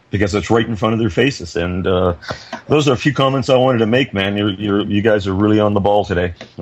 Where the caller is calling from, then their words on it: British Columbia, Canada; I'm in British Columbia, Canada.